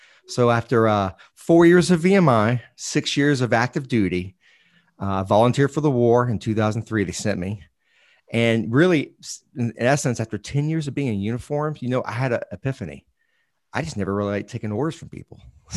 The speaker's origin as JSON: {"language": "English", "region": "Florida", "country": "United States", "said": "meaning I was from Florida, so I got in-state tuition and I went to National Guard training."}